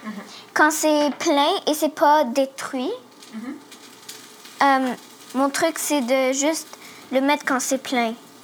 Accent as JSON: {"language": "English", "country": "Canada", "said": "I'm 9. I come from Canada."}